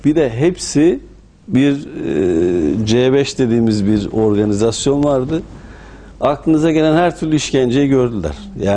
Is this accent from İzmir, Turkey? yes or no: no; Bursa, Turkey; Benim Bursa'da büyüdüğüm mahalle Bosna'dan, Sancak'tan gelen kardeşlerimizin bulunduğu mahalle.